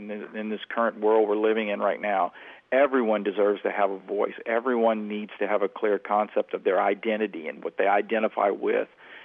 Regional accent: Louisiana, United States; I write an awful lot about growing up in South Louisiana and the region and Cajun culture and my own family life and the impact all that's had on me growing up

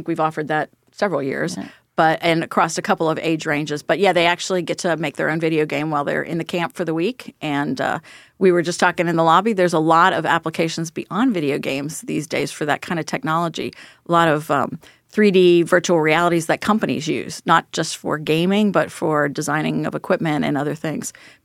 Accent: Cincinnati, Ohio, United States; since I was from Cincinnati, I knew P&G

